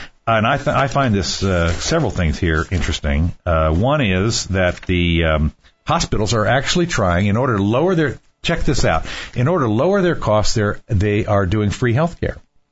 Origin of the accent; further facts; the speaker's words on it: Washington, District of Columbia, United States; It doesn't matter as much here in Florida as it did where I grew up in Washington, D.C.